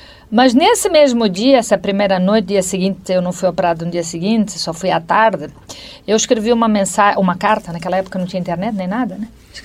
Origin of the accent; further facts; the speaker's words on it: Angola; born there; porque em Angola, que é onde eu nasci, onde ele também nasceu, os meus pais nasceram lá, não havia faculdade de medicina